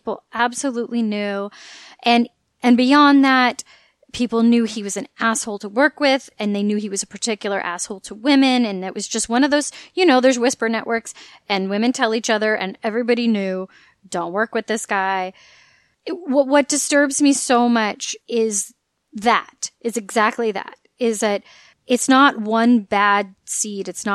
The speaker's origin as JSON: {"language": "English", "town": "San Diego", "region": "California", "country": "United States", "tie": "born or raised there", "said": "Maya and I grew up in San Diego. I went to San Diego Comic-Con every year."}